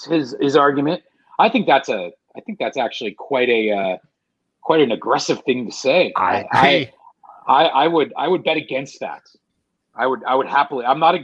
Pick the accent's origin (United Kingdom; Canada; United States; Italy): Canada; I am Canadian